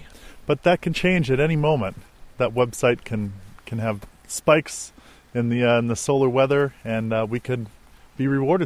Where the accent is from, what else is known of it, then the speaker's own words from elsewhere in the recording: Colorado, United States; I'm from Colorado, and I went to school in Anchorage